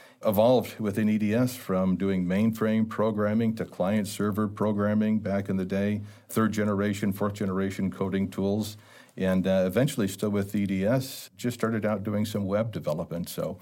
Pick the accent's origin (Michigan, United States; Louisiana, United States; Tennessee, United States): Michigan, United States; Clawson; now in St. Louis, United States; I'm not from St. Louis. I was born and raised in Michigan. In a small town, I was born in Clawson, which is kind of a blue-collar working town, and spent the better part of my life in Michigan.